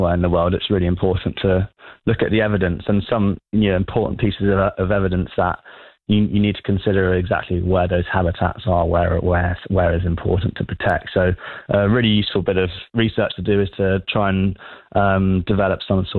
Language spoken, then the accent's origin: English; Jersey; I'm from Jersey.